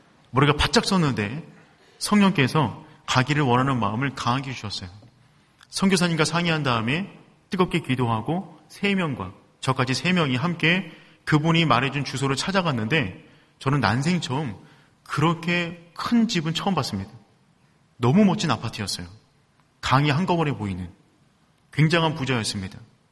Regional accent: South Korea; 우리 한국에서 왔다고.

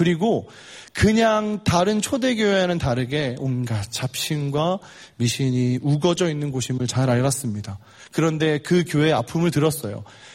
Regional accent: Busan, South Korea; 저한테 세상의 중심은 부산입니다. 전 부산에서 왔거든요. 그중에 제가 살았던 곳이 바닷가에 있는 항구 도시였어요.

